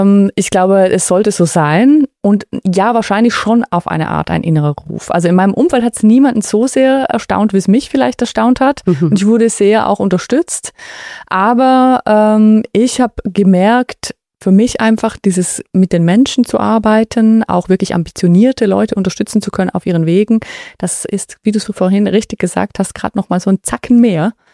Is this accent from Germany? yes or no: no; Liechtenstein; Ich bin aus Liechtenstein und darum tatsächlich in meinem Büro oder in meinem Studio in Liechtenstein.